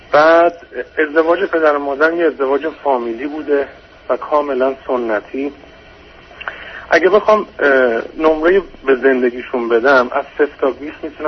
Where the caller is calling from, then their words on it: Iran; از ایران تماس میگیرم و بعد سوالمو مطرح کنم.